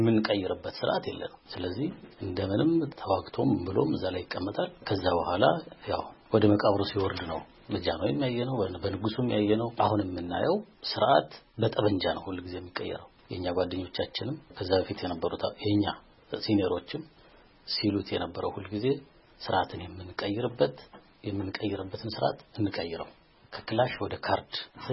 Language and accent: Amharic; Amhara, Ethiopia; born there; እኔ ጎጃም ላይ ተወለድኩት